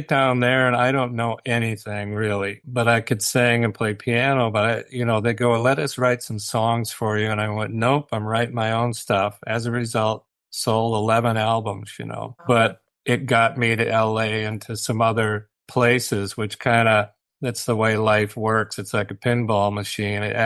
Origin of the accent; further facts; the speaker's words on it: Minnesota, United States; Now, you know, I'm from Minnesota, and that's where I kind of learned to play live, playing at all the bars and the clubs.